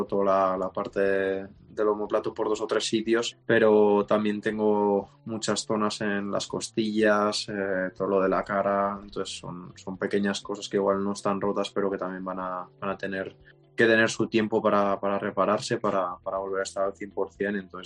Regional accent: Aran Valley, Catalonia, Spain; que es la que mejor nos va aquí al Valle de Arán, que es de donde soy y es donde más nieve entra.

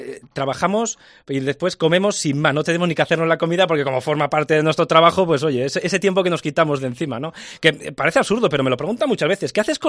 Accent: Vitoria, Basque Country, Spain; now in Palencia, Spain; yo soy de Vitoria, pero he vivido muchísimos años aquí en Palencia, casi 10

